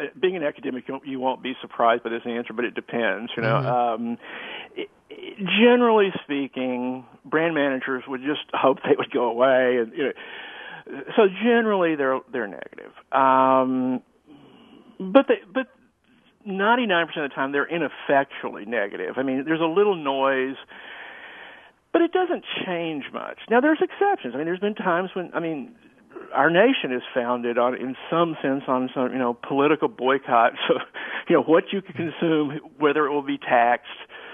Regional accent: Texas, United States; yeah, I grew up in Texas, and the if you said I want a Coke, it could mean a Pepsi, it could mean anything.

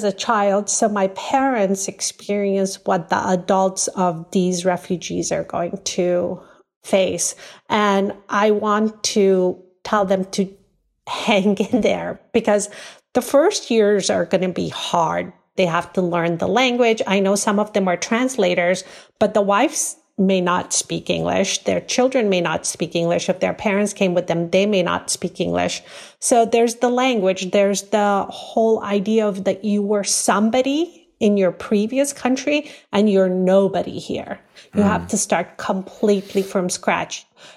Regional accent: United States; because as an American, I'm very ashamed of what has happened to the Afghan people. But the fear, because my family escaped Afghanistan when the Russians invaded.

